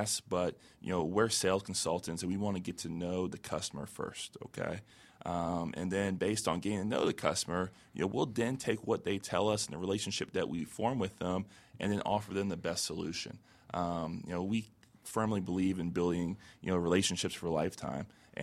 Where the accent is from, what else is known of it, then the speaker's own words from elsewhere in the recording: Tampa, Florida, United States; Number one example for me growing up, you know, I grew up in Tampa, Florida, and the Buccaneers got a brand new stadium in '98